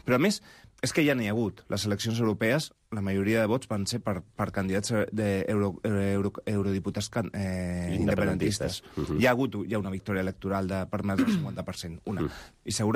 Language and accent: Catalan; Barcelona, Catalonia, Spain; jo soc de Ciutat Meridiana, com vostè soc de Nou Barris